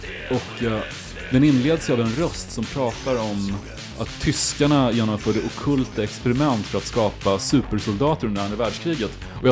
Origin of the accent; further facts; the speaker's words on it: Karlskoga, Örebro County, Sweden; Och hemma i Karlskoga så var människor så rädda för dem